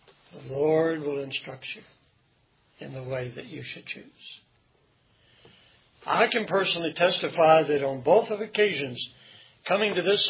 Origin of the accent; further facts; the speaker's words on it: Dallas, Texas, United States; I was an only child. I was raised here in Dallas.